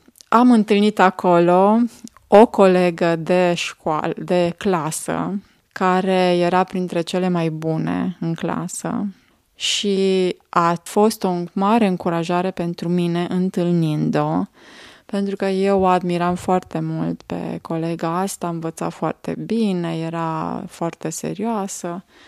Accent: Bicaz, Neamț County, Romania; moved away; also born or lived in Alba Iulia; Părinții mei împreună cu noi, cu mine și fratele meu, mai am un frate mai mare, ne-am mutat de la Bicaz din Moldova în Alba Iulia.

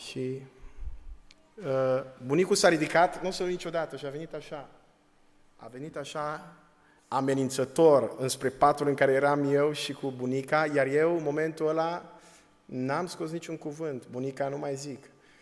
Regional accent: Bihor County, Romania; eu am crescut într-un sat din județul Bihor

